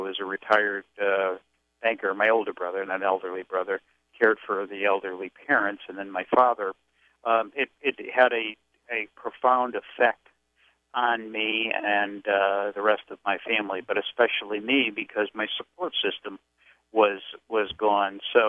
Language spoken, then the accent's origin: English; Chicago, Illinois, United States; I grew up in Chicago. I was born in 1955. I am a baby boomer.